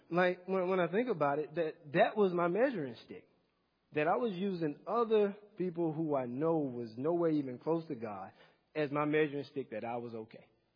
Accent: the South, United States; me growing up in the South, I go to the church, and it's a multi-ethnic church.

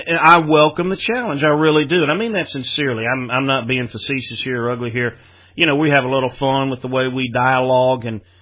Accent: United States; it's not because I'm an American.

